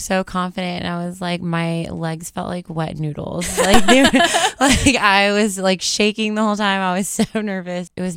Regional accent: Springfield, Illinois, United States; now in Nashville, United States; Well, I'm originally from Central Illinois, like Springfield area.

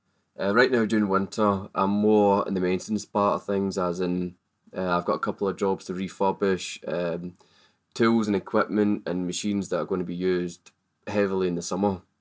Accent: Glasgow, Scotland, United Kingdom; I'm from Glasgow, here to operate equipment in Antarctica.

